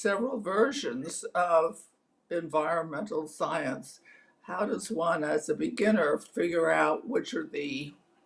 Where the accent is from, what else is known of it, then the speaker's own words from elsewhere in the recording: Oklahoma, United States; when I was growing up in Oklahoma in a house that was built, I think, in the 20s